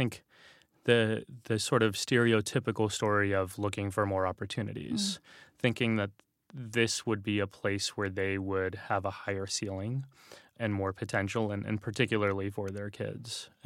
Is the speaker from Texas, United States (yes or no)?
yes; San Antonio, Texas, United States; we grew up in San Antonio, which it's majority minority. It's mostly minorities. And so, and largely Latino, mostly Hispanic.